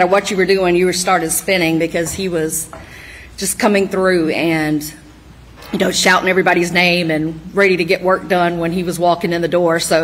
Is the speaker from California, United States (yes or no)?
no; Hampton, South Carolina, United States; moved away as an adult; also born or lived in Charlotte, United States; I grew up in Hampton, South Carolina, and lived there for the first 18 years of my life, graduated from Wade Hampton High School, went away for college at 18